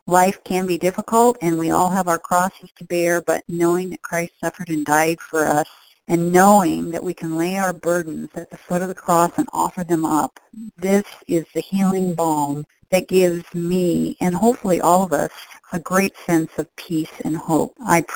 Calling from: Lincoln, Nebraska, United States; I'm calling from Lincoln, Nebraska.

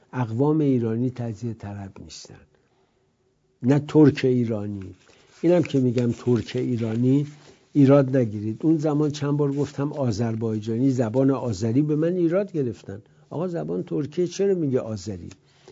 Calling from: Erbil, Kurdistan Region, Iraq; من کرد هستم، از پایتخت اقلیم کردستان تماس میگیرم، یعنی از شهر اربیل.

